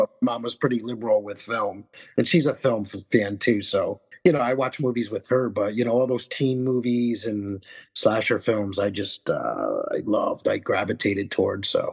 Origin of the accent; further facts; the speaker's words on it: New York, United States; accent: New York; I mean, I'm in Connecticut, but close enough, and you know, I get told I sound like I'm from New York. I have a New York accent.